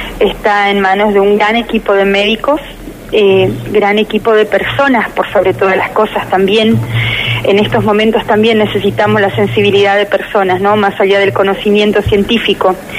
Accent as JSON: {"language": "Spanish", "town": "Montecarlo", "region": "Misiones", "country": "Argentina", "tie": "born or raised there", "said": "gracias Monte Carlo. Nosotros somos hijos de Monte Carlo, pero también sentimos el acompañamiento de todo Misiones"}